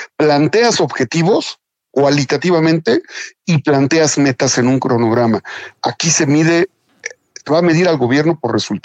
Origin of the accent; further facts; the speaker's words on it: Puebla, Mexico; somos poblanos que tenemos ópticas distintas y que para esta etapa inédita que viene en Puebla